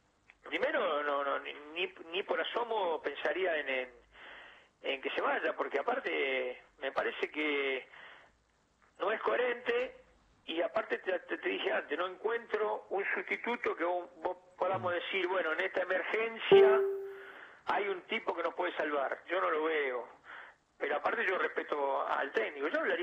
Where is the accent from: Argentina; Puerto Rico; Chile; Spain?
Argentina; como argentino me parece que no corresponde una cosa así.